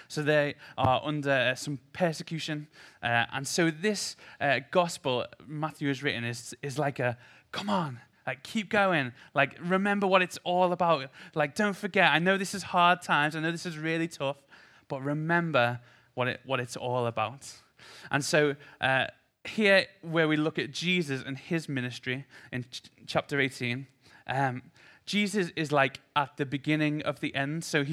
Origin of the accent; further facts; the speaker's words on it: Liverpool, North West England, United Kingdom; So, I've been here a year, and I'm from Liverpool originally.